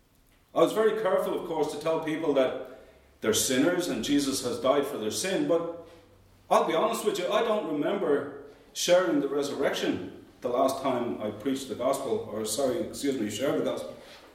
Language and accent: English; Ireland; growing up in Ireland, ever since I was a boy